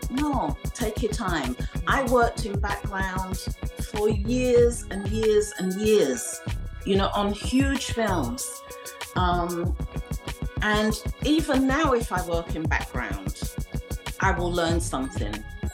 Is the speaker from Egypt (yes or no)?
no; London, United Kingdom; also born or lived in Ghana; now in Brooklyn, United States; I was born in Ghana, West Africa. Mm-hmm. I went to school in London, England.